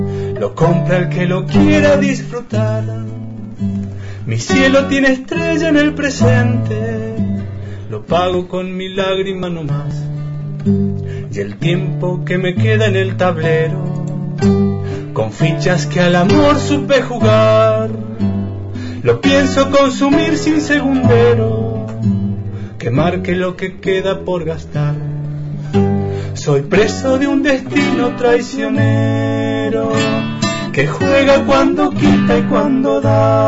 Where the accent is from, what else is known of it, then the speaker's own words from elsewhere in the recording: San Juan, Argentina; now in Mendoza, Argentina; yo soy de San Juan. Pero vivo acá hace mucho, o sea que yo soy sanjuanino y mendocino también.